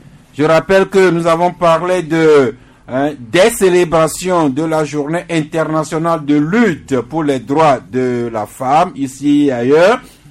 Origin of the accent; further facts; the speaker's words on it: Togo; Nous sommes togolais et fiers de l'être